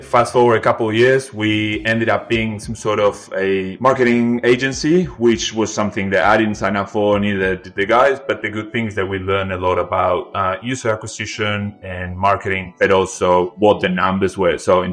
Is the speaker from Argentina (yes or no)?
yes; Argentina; English is a second language; moved away as an adult; now in Australia; I grew up in Argentina.